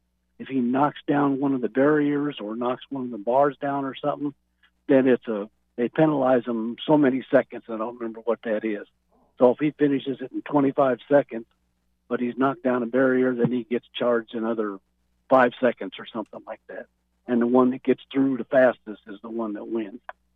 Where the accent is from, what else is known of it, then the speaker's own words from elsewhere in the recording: Denver, Colorado, United States; when I was a kid growing up in Denver, my dad used to get tickets for the National Western Stock Show and Rodeo.